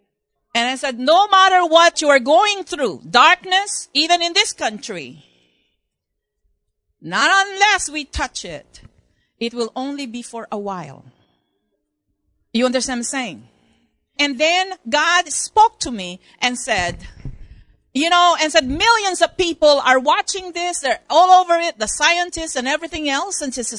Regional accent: Philippines; born there; You know, I was born in the Philippines with my parents.

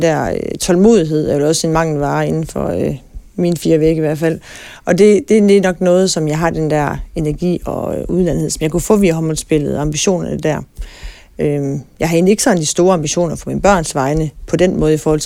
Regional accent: Viborg, Central Denmark Region, Denmark; jeg er vokset op i Viborg, vidende, at det har været lidt en snopby, og den gamle konservative

